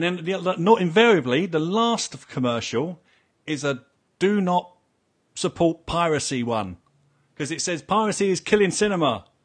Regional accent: United Kingdom; And because we're terribly British, no one says anything.

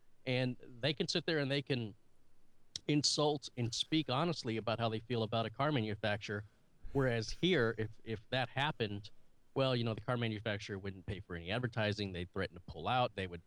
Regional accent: United States; Yeah, but I, as an American, I can tell you I watch more BBC than I watch American television.

